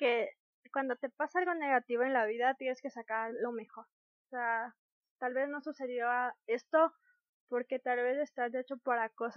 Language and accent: Spanish; Ecuador; Como ecuatorianos, creo que debemos conocer.